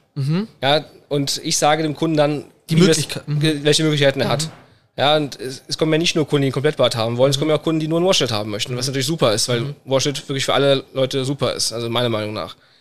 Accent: Düsseldorf, North Rhine-Westphalia, Germany; also ich bin Düsseldorfer, der zieht von Düsseldorf nach Wuppertal

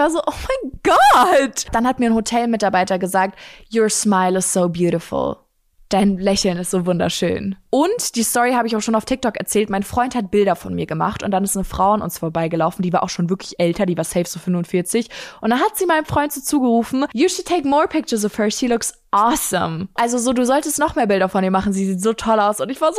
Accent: Bavaria, Germany; Bei uns in Bayern sagt man Fasching dazu.

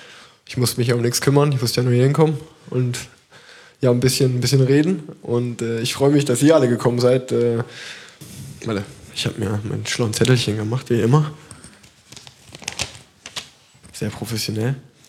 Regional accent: Cologne, North Rhine-Westphalia, Germany; Wir kommen aus Köln, eigentlich.

